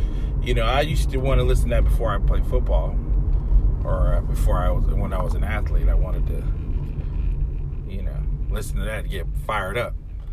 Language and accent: English; Salinas, California, United States; also born or lived in Germany / Atlanta / Fort Ord; I was born in Germany, moved to Atlanta. Atlanta was just an amazing place. But after that, I moved to Salinas, and I lived with my cousin for a little bit until we moved to Fort Ord.